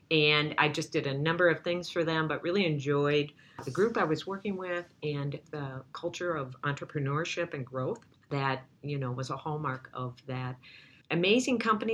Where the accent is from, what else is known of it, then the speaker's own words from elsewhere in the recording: Mankato, Minnesota, United States; So, I grew up in Mankato. I'm the youngest of 12 children. Six boys, six girls.